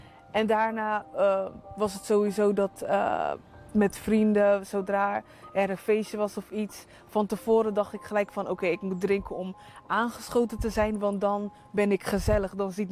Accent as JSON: {"language": "Dutch", "town": "Rotterdam", "region": "South Holland", "country": "Netherlands", "said": "ik kom uit Rotterdam."}